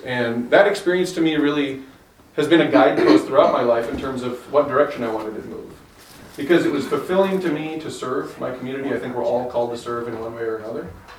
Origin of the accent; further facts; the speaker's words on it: Decorah, Iowa, United States; A big piece of this race for me, though, is growing up in Decorah, Iowa. If you're not familiar with it, it's God's country.